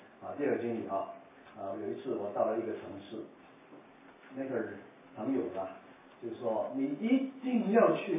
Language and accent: Chinese; Macau; moved away; 我在澳门出生的，我离开了快四十年都没回去过